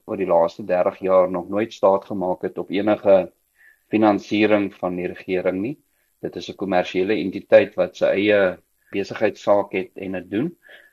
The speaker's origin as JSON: {"language": "Afrikaans", "region": "Gauteng", "country": "South Africa", "tie": "born or raised there"}